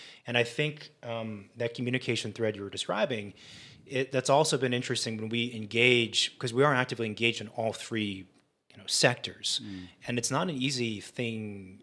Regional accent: California, United States; I'm from Orange County, so it was shocking and it was surreal.

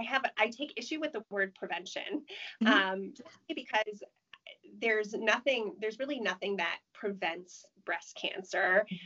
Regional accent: Endwell, New York, United States; Born and raised in Endwell, New York.

